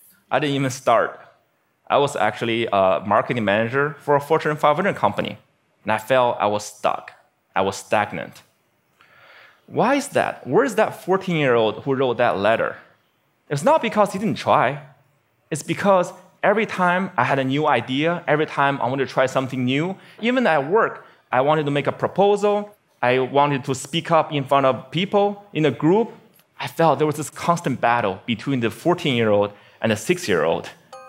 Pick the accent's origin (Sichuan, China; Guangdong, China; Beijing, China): Beijing, China; Bill Gates came to my hometown, Beijing, China, to speak, and I saw his message.